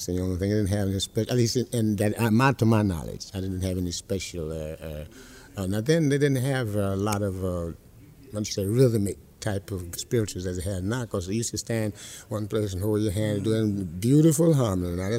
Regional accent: Madison, Florida, United States; born there; Oh, I was born in Madison, Florida, and that was 1915, 4th of July.

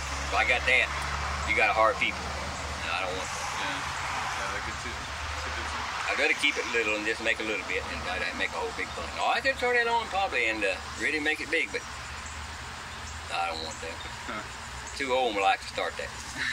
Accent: Illinois, United States; now in Florida, United States; I'm from Illinois. My wife is Brooklyn, New York.

